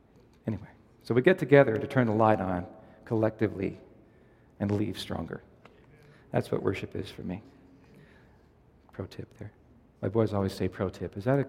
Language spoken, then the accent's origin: English; the South, United States; And see, we're from the South, so people throw shoes at you and hankies and donuts, you name it, right?